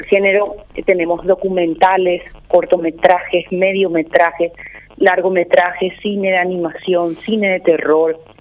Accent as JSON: {"language": "Spanish", "country": "Paraguay"}